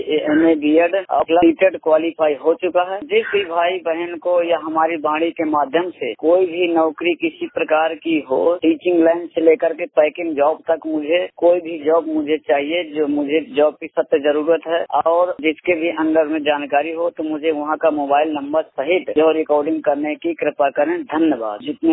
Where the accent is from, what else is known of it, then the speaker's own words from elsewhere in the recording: Banda, Uttar Pradesh, India; मैं बांदा उत्तर प्रदेश का मूल निवासी हूँ